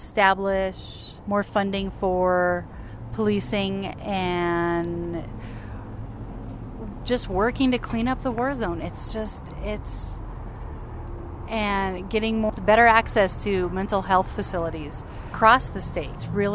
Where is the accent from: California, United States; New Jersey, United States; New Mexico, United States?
New Mexico, United States; Albuquerque; Actually, I grew up in Albuquerque, and I graduated cum laude from the University of New Mexico. My mom's from here.